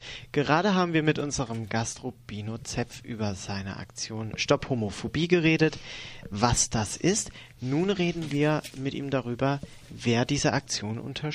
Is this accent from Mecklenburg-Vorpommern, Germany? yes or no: no; Stuttgart, Baden-Württemberg, Germany; ich komme aus der Nähe von Stuttgart, es gibt hier unglaublich viele Schwulenpartys.